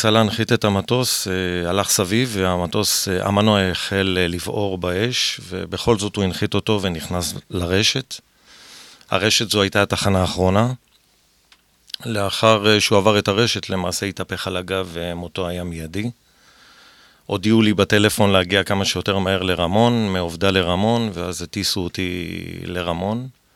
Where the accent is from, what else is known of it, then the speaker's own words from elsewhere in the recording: Tel Aviv, Tel Aviv District, Israel; born there; נולדתי בקריית שלום, אז מעבר לכביש זה בית ספר הולץ, שעד היום אני בקשר עם הבית ספר הזה.